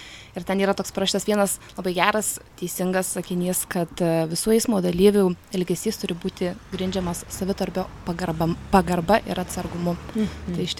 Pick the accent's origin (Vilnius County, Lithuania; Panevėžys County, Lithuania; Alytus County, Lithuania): Alytus County, Lithuania; Alytus; Na, aš, kadangi gyvenu, pati esu iš Alytaus, gyvenu Alytoje, į kitus miestus retai tenka pačiai važiuoti